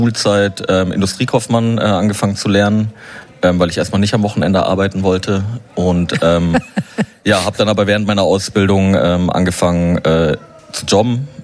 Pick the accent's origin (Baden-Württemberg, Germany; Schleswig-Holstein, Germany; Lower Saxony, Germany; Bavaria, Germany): Bavaria, Germany; Munich; born there; ich bin gebürtig aus München